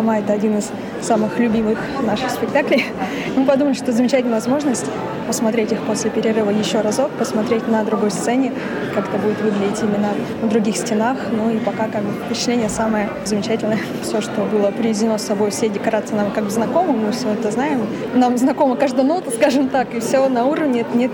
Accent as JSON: {"language": "Russian", "town": "Novosibirsk", "region": "Novosibirsk Oblast", "country": "Russia", "said": "Дело в том, что мы сами из Новосибирска"}